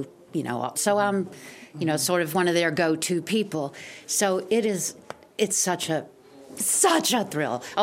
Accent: the South, United States; accent: Southern; I've rarely gotten to speak with my native accent. I'm usually doing Shakespeare or have to learn some, you know, how to sound not like a Southerner.

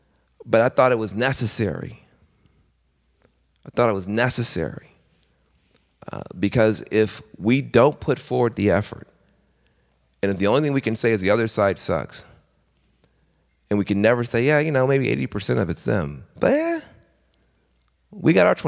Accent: Tennessee, United States; I'm a Southerner. I grew up in a red state. I grew up on the edge of a small town in rural West Tennessee.

